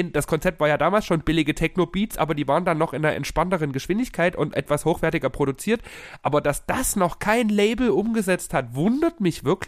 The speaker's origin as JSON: {"language": "German", "country": "Germany", "said": "weil ich bin Deutscher und alles, was aus Skandinavien kommt, ist mir egal."}